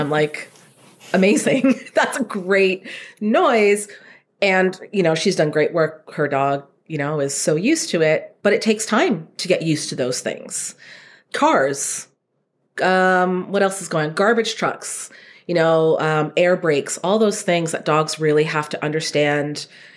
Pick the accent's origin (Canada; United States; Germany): Canada; Oh, well, we're so polite. We're so Canadian.